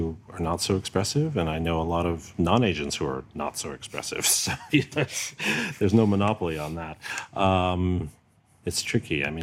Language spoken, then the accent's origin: English; United States; And I know that there's some sense of feeling that there's something to prove as an American musician.